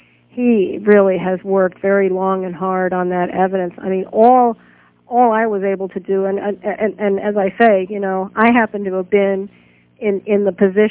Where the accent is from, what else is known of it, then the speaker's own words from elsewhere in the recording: United States; the bottom line is that I'm an American.